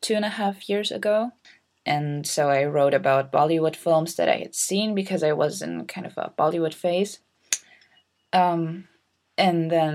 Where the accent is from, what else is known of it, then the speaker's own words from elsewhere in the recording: Schleswig-Holstein, Germany; English is a second language; I'm 18 years old and I still go to high school. And I'm from Denmark/Germany. And I'm saying Denmark/Germany because I live in Northern Germany and there's a Danish minority here. And so I just happened to go to a Danish school